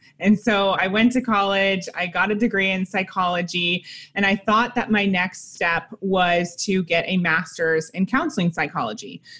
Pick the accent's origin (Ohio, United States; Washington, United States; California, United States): Ohio, United States; I grew up in the Midwest in Ohio, and I had a pretty normal life.